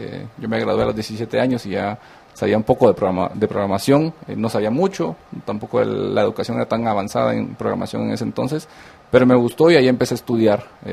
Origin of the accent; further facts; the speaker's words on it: Puerto Barrios, Izabal, Guatemala; yo soy de Puerto Barrios y Zaval, nací allá